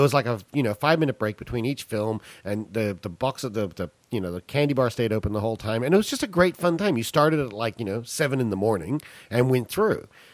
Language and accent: English; Melbourne, Victoria, Australia; I'm originally from Melbourne